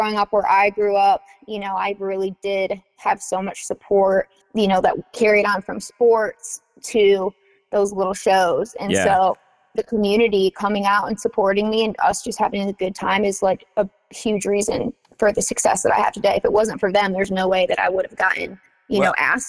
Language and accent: English; Bath, Michigan, United States; Yeah, I'm from Bath, Michigan, so outskirts of Lansing. You know, grew up in Michigan